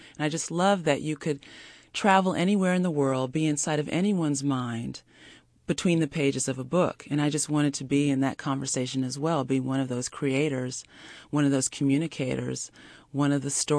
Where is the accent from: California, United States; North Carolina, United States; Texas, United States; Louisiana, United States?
California, United States; Los Angeles; I mean, since I'm from Los Angeles, I mean, that's a rare sight for me to see